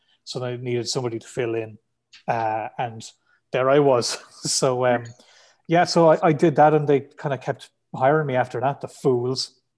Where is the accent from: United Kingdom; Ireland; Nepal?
Ireland; I was being too Irish and weird about it.